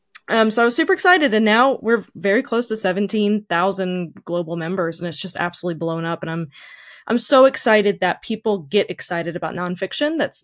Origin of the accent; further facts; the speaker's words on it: North Carolina, United States; in 2021, I had just moved back to my home state here, North Carolina.